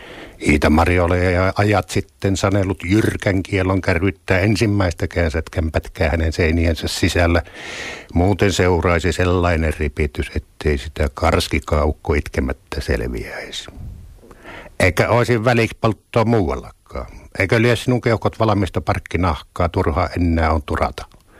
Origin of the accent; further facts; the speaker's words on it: Lieksa, North Karelia, Finland; kasvoin Lieksassa